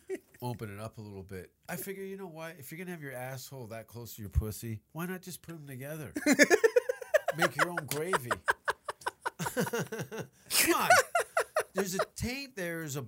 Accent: Hamilton, Ontario, Canada; I grew up, I say I'm from Hamilton, but I spent a lot of time in Stony Creek, was heavily populated Italian area.

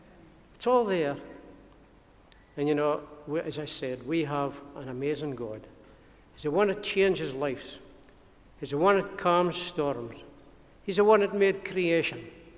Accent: Gardenstown, Scotland, United Kingdom; now in Fraserburgh, United Kingdom; I said, well, we live in Fraserburgh, but I'm really a gamer loon. I come from Gardenstown, and I know Irene White very well, but we moved to Fraserburgh just a few years ago.

